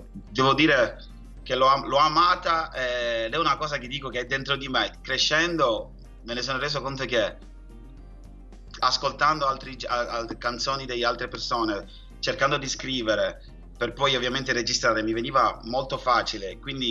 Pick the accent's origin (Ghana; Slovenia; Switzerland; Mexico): Ghana; now in Italy; sin da piccolo in Ghana cantavo